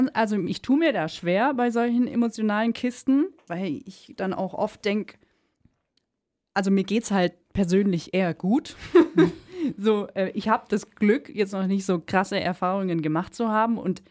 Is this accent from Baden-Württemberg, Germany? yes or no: yes; Ingersheim, Baden-Württemberg, Germany; In Ingersheim war es die Nummer 7, wo ich aufgewachsen bin.